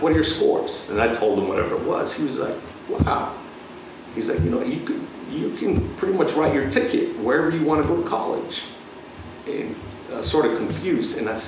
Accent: El Paso, Texas, United States; I got college in my hometown. UT El Paso, that's where I'm going.

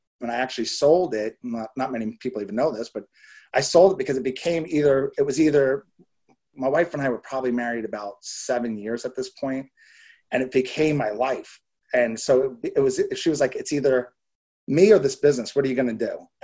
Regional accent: United States; And I'm like, I'm just an American.

